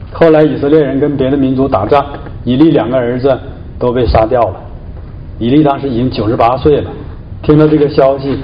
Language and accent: Chinese; Canada; 美国人都潜下去了，咱们加拿大人都是头一次潜